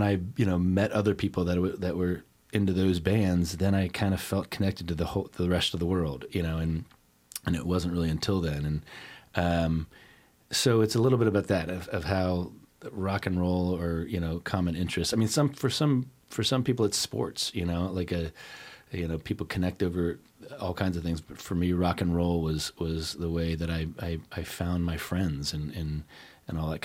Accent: Cincinnati, Ohio, United States; it's also based on my growing up in Cincinnati and meeting my wife, not in Cincinnati

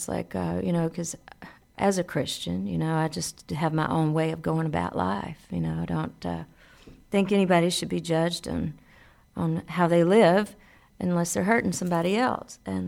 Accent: Alabama, United States; it's about growing up in Alabama and where I am now.

